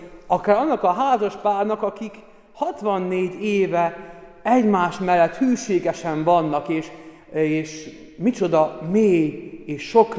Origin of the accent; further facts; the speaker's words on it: Slovakia; now in Hungary; Itt Magyarországon nem szokás, de én felvidéki vagyok